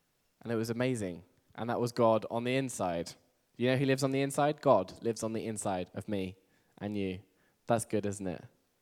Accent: England, United Kingdom; accent: English; I'm from England, by the way. Who couldn't tell by the accent? You couldn't tell by the accent. Who couldn't tell that I was English? Good, all right. I'm very keen to keep my English accent

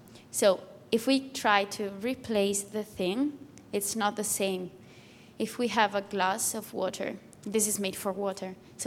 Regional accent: Italy; English is a second language; I'm from Italy. And I'm 18. Doesn't matter. 19. And mine, it's a Christian family, so I was born with the idea of God and everything.

